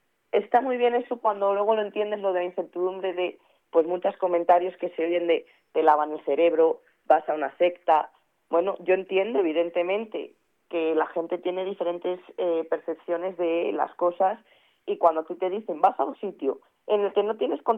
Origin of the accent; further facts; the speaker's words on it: La Bañeza, Castile and León, Spain; aquí en mi ciudad natal, aquí en La Bañeza